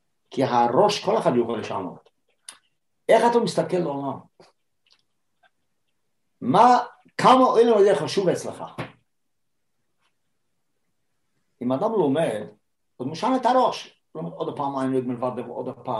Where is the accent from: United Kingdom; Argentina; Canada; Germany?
Canada; Toronto, Ontario; אני זוכר, אני הייתי ילד, הגעתי לטורונטו, אני גדלתי בטורונטו.